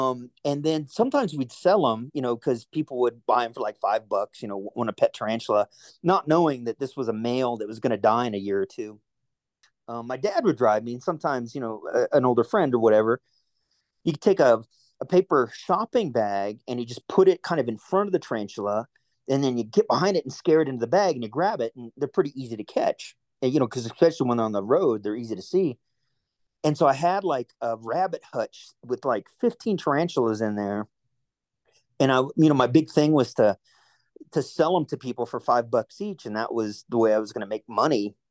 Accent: Wichita Falls, Texas, United States; also born or lived in Miami, Florida; I was born in 1970 in Miami, Florida. And I moved to Wichita Falls, Texas in 1975 because my mom met Glenn, who was my adopted dad.

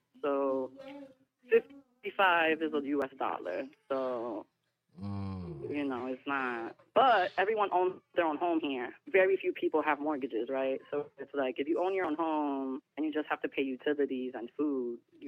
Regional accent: New York, United States; I'm from Harlem.

